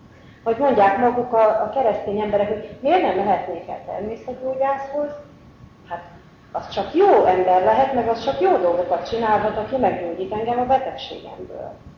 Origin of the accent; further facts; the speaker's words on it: Miskolc, Borsod-Abaúj-Zemplén, Hungary; Miskolcról jöttem